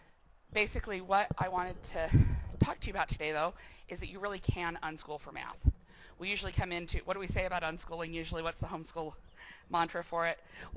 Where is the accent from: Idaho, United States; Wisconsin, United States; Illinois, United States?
Idaho, United States; Pocatello; Yeah, I am from Pocatello.